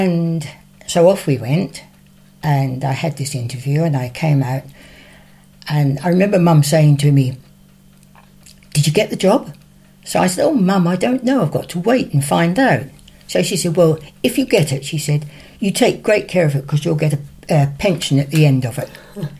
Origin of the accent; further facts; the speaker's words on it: Heybridge Basin, East of England, United Kingdom; born there; I was born in Heybridge Basin a long while ago, and I was born in the Old Ship Pub in Heybridge Basin